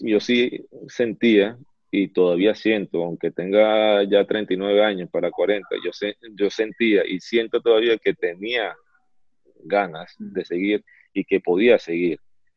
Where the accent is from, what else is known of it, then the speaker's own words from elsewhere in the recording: Venezuela; Pero a lo que vengo es que nosotros, como venezolanos, ahí está el dicho que ese uno no es profeta en su tierra